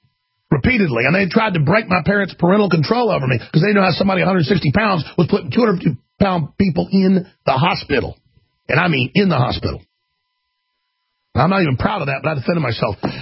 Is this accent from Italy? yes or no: no; Dallas, Texas, United States; I was called a cracker-ass honky hundreds of times growing up in Dallas.